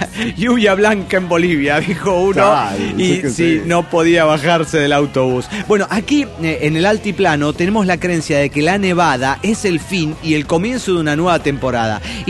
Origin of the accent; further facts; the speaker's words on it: Juliaca, Puno, Peru; de Juliaca, Perú.